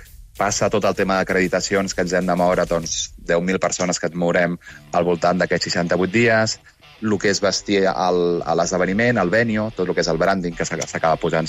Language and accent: Catalan; Barcelona, Catalonia, Spain; jo com a català i com a ciutadà de Barcelona